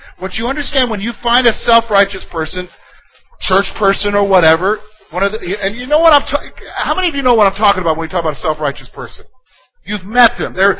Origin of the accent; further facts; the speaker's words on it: South Carolina, United States; as a boy growing up in South Carolina, down the road was an auto wrecker.